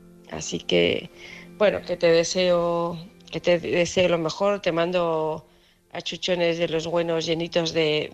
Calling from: Huesca, Aragon, Spain; de Huesca.

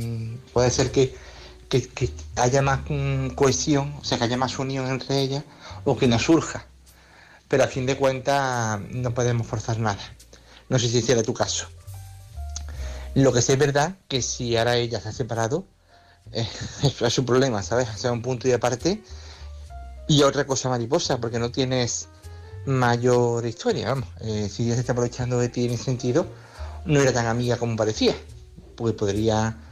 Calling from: Córdoba, Andalusia, Spain; de Córdoba.

